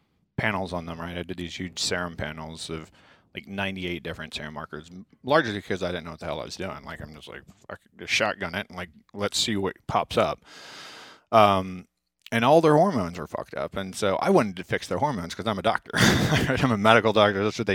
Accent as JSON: {"language": "English", "region": "Midwest", "country": "United States", "said": "So I can make fun of people in the Midwest because I'm from the Midwest. Kind of the South Midwest."}